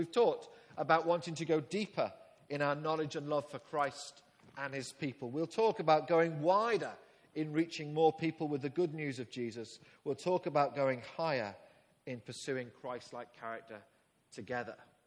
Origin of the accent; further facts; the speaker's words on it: Liverpool, North West England, United Kingdom; born there; Well, not here, I was born in Liverpool, but I'd been born here in this country. That meant that I was English, British, European.